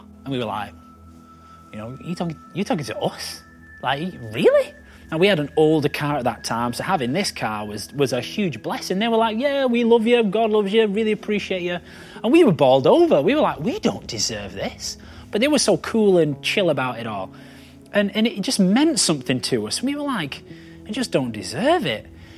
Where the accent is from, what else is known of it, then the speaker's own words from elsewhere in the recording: Wigan, North West England, United Kingdom; Don't be angry, I'm from Wigan too, okay?